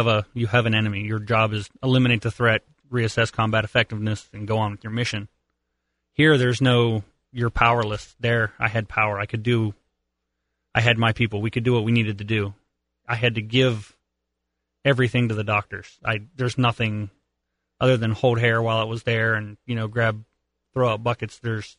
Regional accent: Rimersburg, Pennsylvania, United States; Reimersburg, Pennsylvania.

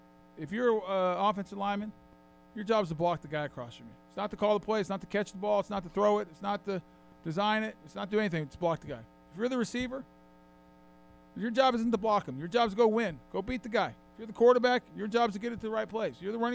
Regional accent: Boulder, Colorado, United States; But Saturday night, I'll be actually going back to my hometown, Boulder, where I grew up.

